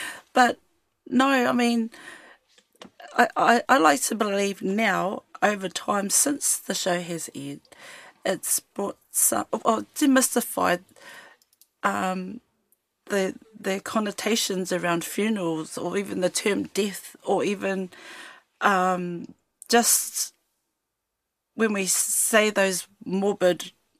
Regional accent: Kaitaia, Northland, New Zealand; Almost. I'm from Kaitaia, but my father is from Whangape, just across the harbour.

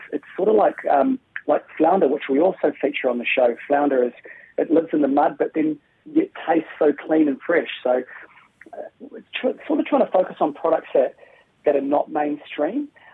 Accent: Waikato, New Zealand; we're both from the Waikato

